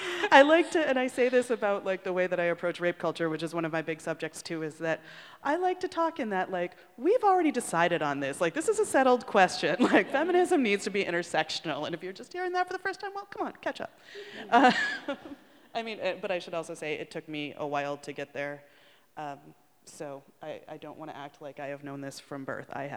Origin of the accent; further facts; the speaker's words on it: Chicago, Illinois, United States; And also, I'm from Chicago, so I know Sam Irby personally, and I've kind of seen her come up, and just exactly what you said.